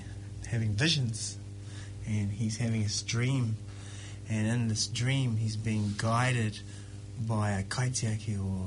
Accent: Auckland, New Zealand; I grew up in South Auckland, like way south, deep South Auckland, out towards Tuakau. And it's usually, you know, Pākehā Māori. And then I moved to Auckland in the 70s, as a little boy. Moved into a Polynesian neighbourhood.

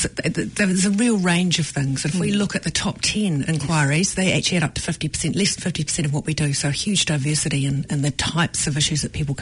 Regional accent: Waikato, New Zealand; also born or lived in Canterbury / Wellington; now in Auckland, New Zealand; So I grew up in the Waikato. I went to university in Canterbury and lived overseas for a few years before settling in Wellington. Moved to Auckland 8 years ago

